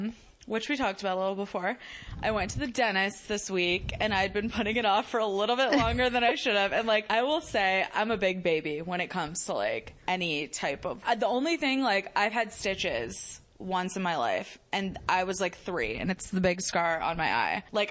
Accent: Massachusetts, United States; Well, I'm from Massachusetts.

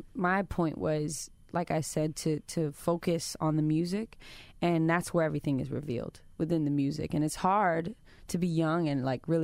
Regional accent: Vallejo, California, United States; And yeah, I'm from Vallejo. I'm just a little girl from Vallejo.

